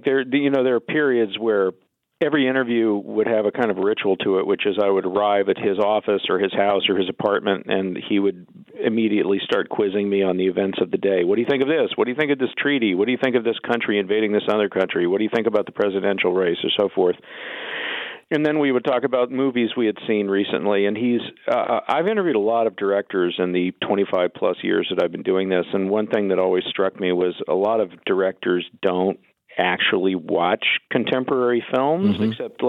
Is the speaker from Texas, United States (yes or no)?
yes; Dallas, Texas, United States; And I grew up in Dallas.